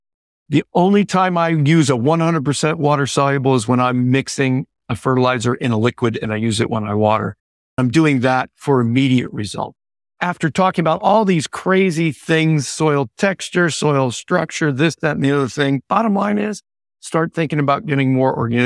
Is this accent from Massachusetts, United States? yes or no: yes; Massachusetts, United States; When I was 16 years old, I grew up in Western Massachusetts.